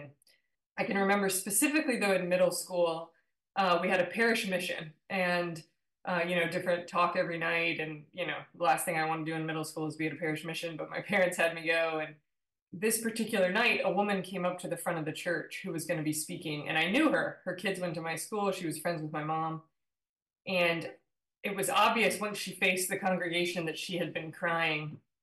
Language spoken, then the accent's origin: English; the South, United States; I grew up in the South, not exposed to religious at all, but I went to Catholic grade school